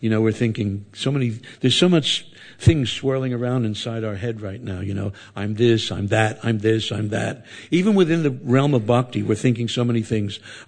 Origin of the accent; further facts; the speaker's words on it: Philadelphia, Pennsylvania, United States; I'm a Philadelphia lawyer. I'm from Philadelphia.